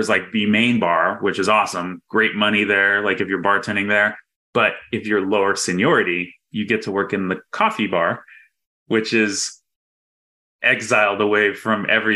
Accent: Texas, United States; also born or lived in Missouri; now in Los Angeles, United States; I just come from Missouri. I'm from Texas originally, but my wife's from Missouri and we lived there for like 7 years.

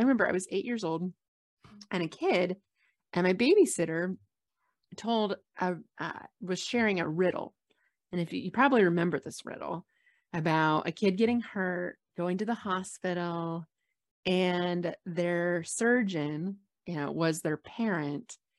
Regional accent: Columbus, Ohio, United States; But I grew up in Columbus, Ohio

